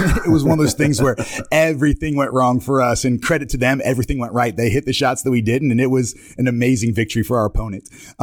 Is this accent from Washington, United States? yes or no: no; North Carolina, United States; I grew up in the Southeast, like we talked about, North Carolina